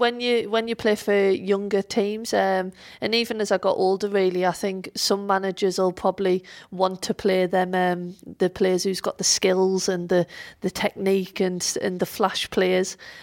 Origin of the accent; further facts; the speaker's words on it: Sunderland, North East England, United Kingdom; Yeah, well, Sunderland is my hometown, and Fulwell is a part of Sunderland. So, yeah, that's kind of like my little town.